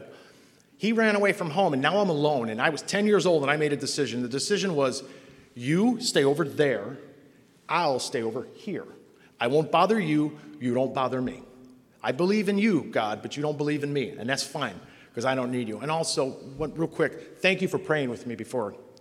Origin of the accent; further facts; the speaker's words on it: Cleveland, Ohio, United States; So, I'm born and raised in Cleveland, and I'm doing all the things kids